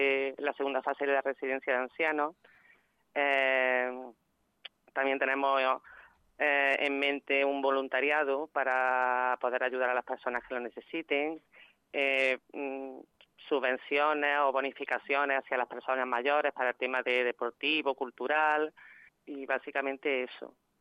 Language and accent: Spanish; Córdoba, Andalusia, Spain; now in La Carlota, Spain; Yo que vengo de Córdoba, porque aunque llevo ya 20 años viviendo en La Carlota